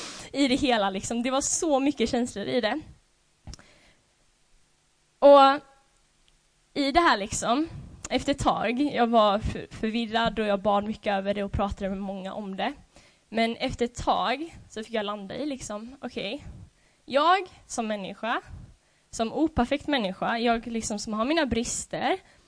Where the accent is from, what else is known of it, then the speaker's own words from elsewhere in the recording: Sweden; Vi har så många människor där hemma i Sverige